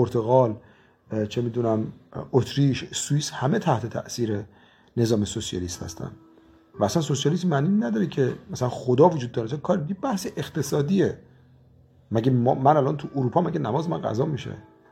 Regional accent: Iran; ما به جرم اینکه ایرانی هستیم، یعنی ما تو ایران به دنیا اومدیم،

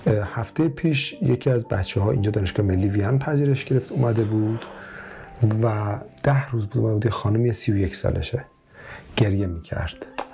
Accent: Mazandaran, Iran; ما مازندرانی هستیم، … ما یه خورده سیستممون، خب بچه‌ای که از شهرستان میان مثل خود من یه حالت عاطفی دارن.

